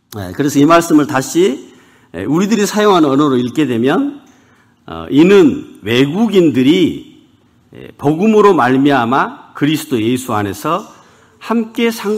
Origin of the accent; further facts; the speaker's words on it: Muan, South Jeolla, South Korea; born there; 전라남도 무안군 무암읍에서 태어났는데요. 이남 사녀 중에 막내로 태어났습니다.